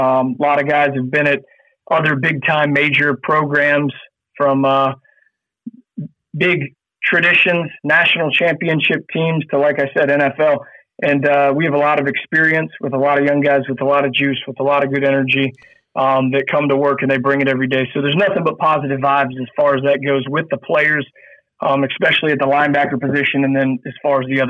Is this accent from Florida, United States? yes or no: yes; Jacksonville, Florida, United States; Yeah. So, you know, I'm from Jacksonville, Florida, so I'm from the South, played football in the SEC. So that is what I was brought up around.